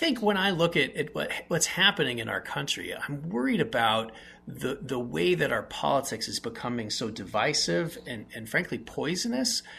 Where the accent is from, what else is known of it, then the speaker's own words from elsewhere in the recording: West Valley City, Utah, United States; And I grew up in West Valley City with very limited income and, worked hard as a kid.